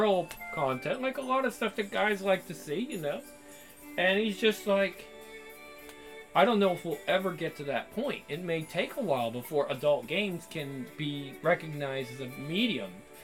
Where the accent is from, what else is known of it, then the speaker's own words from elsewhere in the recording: United States; born there; I was born in America, but I'm not really a fan of the people that created the country.